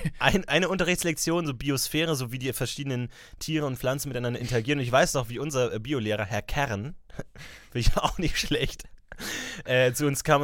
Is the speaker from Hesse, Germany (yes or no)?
no; Ebersberg, Bavaria, Germany; Ich war jetzt in meiner Heimat, ich war in Ebersberg unterwegs.